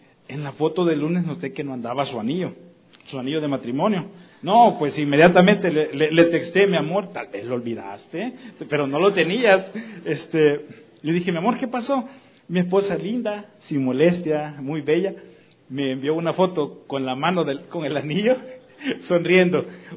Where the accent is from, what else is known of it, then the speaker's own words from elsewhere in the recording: El Salvador; now in Mexico; los hermanos identificaban por mi acento que no era mexicano. Les daba curiosidad y me decían, tú no eres de aquí. Yo entonces les explicaba que soy salvadoreño y les platicaba la razón de estar en México.